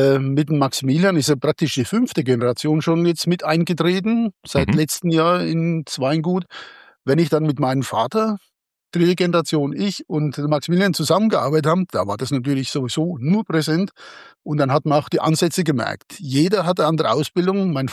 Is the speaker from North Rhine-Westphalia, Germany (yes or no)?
no; Eusenheim, Bavaria, Germany; wir haben bei uns in Eusenheim auch noch eine klassische fränkische Dorfgastwirtschaft betrieben, also sprich meine Eltern. Ich bin dort aufgewachsen mit ganz vielen Senioren